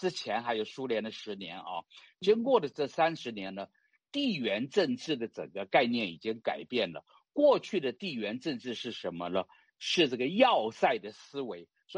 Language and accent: Chinese; Taiwan; 那么所以呢，作为台湾人呢，我觉得台湾人要先问自己可不可靠